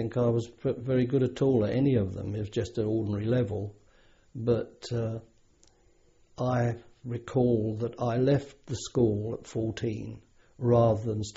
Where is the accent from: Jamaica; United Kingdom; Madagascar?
United Kingdom; London; born there; I was born in Hampstead, London, 1923.